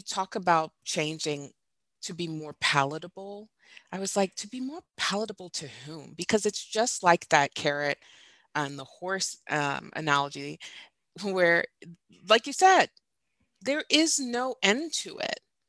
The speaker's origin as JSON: {"language": "English", "country": "Nigeria", "tie": "born or raised there", "said": "You know, I grew up in Nigeria."}